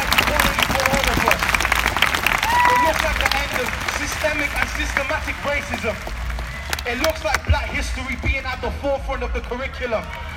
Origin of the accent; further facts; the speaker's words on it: Newport, Wales, United Kingdom; I'm from Newport and I'm organising the Black Lives Matter march that's happening in Newport.